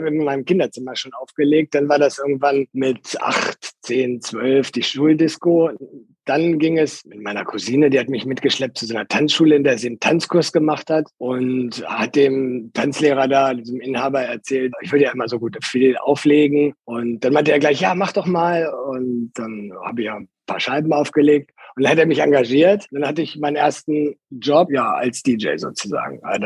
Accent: Langenhagen, Lower Saxony, Germany; born there; Deswegen bin ich im Grunde in Langenhagen geboren, aber bin immer in Hannover geboren.

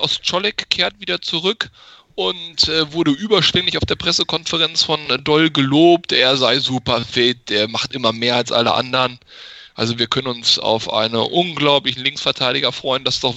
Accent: Hanover, Lower Saxony, Germany; die Personale Schmadtke kann ich als Hannoveraner auch, ich sag mal, mit einem lachenden und einem weinenden Auge sehen.

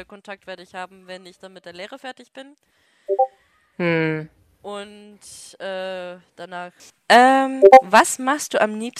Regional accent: Bavaria, Germany; Ich selbst als Bayer könnte noch nicht mal den Unterschied erkennen, ob das jetzt ein Österreicher ist, der da spricht, oder ob das ein Bayer ist.

